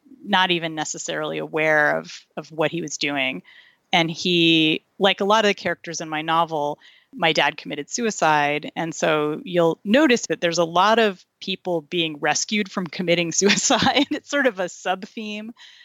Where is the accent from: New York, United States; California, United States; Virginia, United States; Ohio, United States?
California, United States; Irvine; I grew up in Irvine, California, and I did not engage in murder